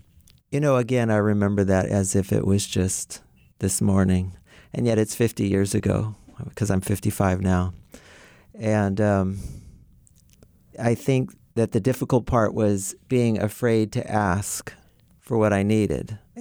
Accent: Capay, California, United States; Capay. It's just north of Hamilton City. And people probably don't know Hamilton City either. It's near Orland.

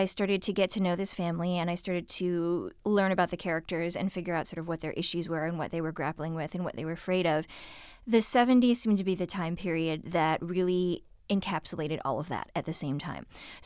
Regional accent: Shaker Heights, Ohio, United States; I read at the Shaker Heights Public Library, which is the public library in my hometown and the library that I used to go to when I was a kid, then when I was a teenager.

